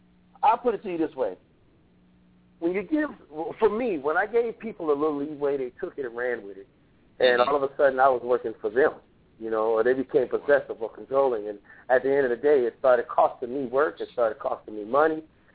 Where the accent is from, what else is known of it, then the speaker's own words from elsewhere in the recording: Cleveland, Ohio, United States; I went to Cleveland first, my hometown, told my story, sold the whole bag.